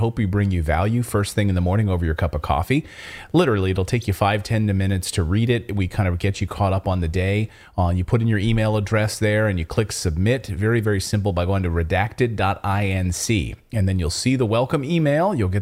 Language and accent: English; Philadelphia, Pennsylvania, United States; I'm from Philadelphia